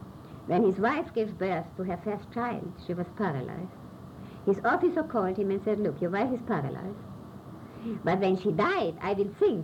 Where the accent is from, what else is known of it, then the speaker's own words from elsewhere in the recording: Poland; now in Germany; in Tirschenreuth, in this little town where I came to Germany from Poland.